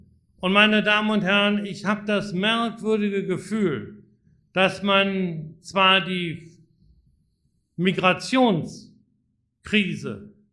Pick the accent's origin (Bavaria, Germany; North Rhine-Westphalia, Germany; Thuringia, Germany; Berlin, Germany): North Rhine-Westphalia, Germany; wenn ich mir als Rheinländer vom linken Niederrhein, franzosenfreundlich